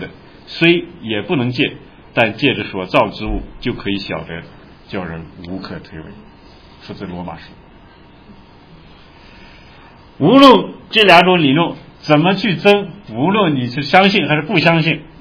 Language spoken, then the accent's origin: Chinese; China; 这个我们都中国人都清楚，